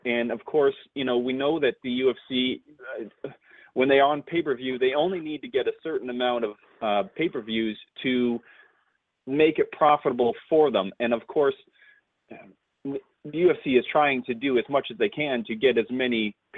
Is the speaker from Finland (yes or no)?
no; Ontario, Canada; we're two Canadian gentlemen, and we're from Ontario.